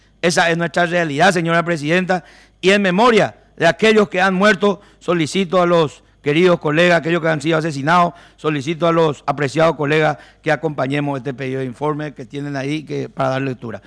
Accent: Paraguay; Al final todos somos ciudadanos paraguayos

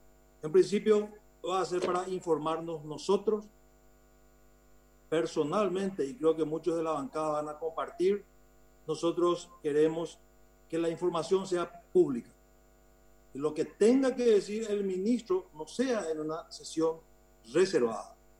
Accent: Paraguay; a mí, como ciudadano paraguayo, como médico y como legislador, me interesa saber cuándo vamos a tener vacunas

